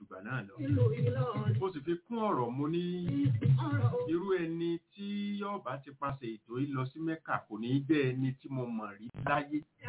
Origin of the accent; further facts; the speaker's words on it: Ibadan, Oyo, Nigeria; Ọmọ Àbàdàn ni mí.